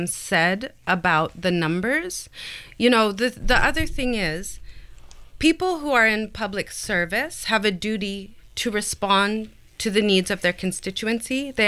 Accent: Newport, Oregon, United States; I'm from the coast. I'm from Newport, Oregon.

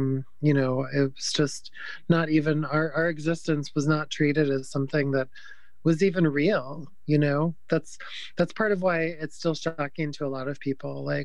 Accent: Tennessee, United States; moved away as an adult; now in Oregon, United States; My partner and I moved to Oregon from Tennessee, so Southern transplant. So we know a lot about Appalachian culture.

